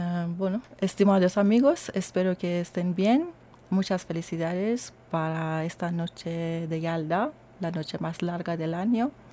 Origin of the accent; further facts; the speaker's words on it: Tehran, Tehran Province, Iran; born there; من تهران هستم، دست زندگی میکنم و اونجا به دنیا اومدم